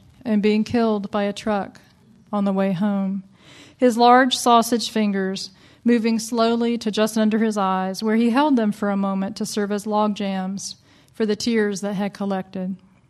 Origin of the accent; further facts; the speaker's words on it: the South, United States; And because I'm from the South, I wanted to call and ask my husband